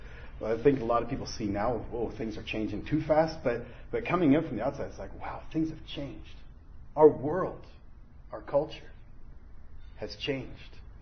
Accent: Germany; also born or lived in Austria; I grew up in Germany and Austria as a child, so I could speak a little bit of German from the times that we were there

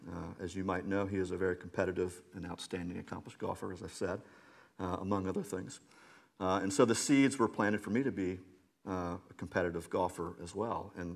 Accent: Charleston, South Carolina, United States; born there; I was born in Charleston in 1976, January of 1976.

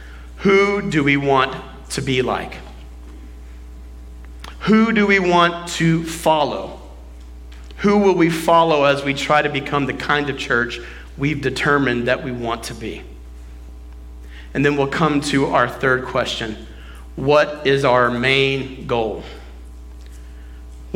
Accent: Texas, United States; I'm from Texas, so I can say that.

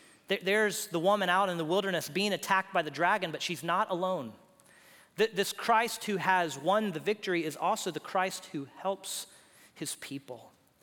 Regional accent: Houston, Texas, United States; I grew up in Houston, where we get hurricanes and we get flood waters.

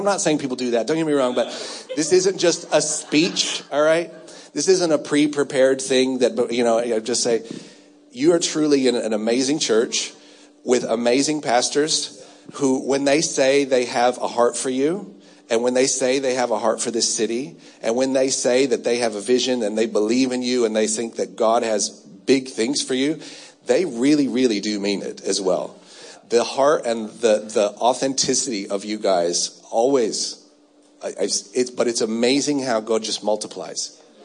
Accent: United States; moved away as an adult; now in Australia; You can tell maybe already by the voice, I am from America.

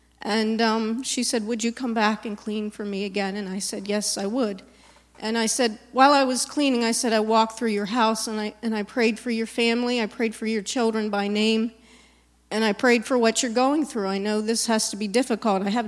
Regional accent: Jordan; And we're from Jordan, and we're leaving in a couple months to go back home, and she's kind of here by herself.

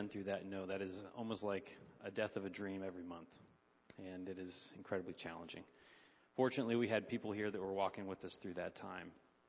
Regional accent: California, United States; we come from California. So all of our family's out on the West Coast.

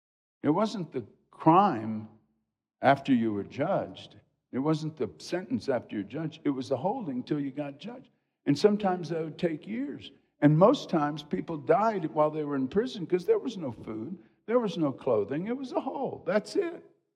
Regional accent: Kolkata, West Bengal, India; born there; I was born in Calcutta, India. I'm familiar with Hinduism.

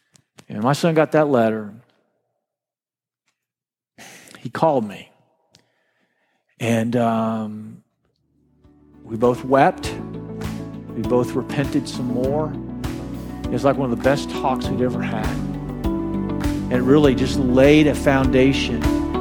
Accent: Texas, United States; I'm Texan, so I let him have it.

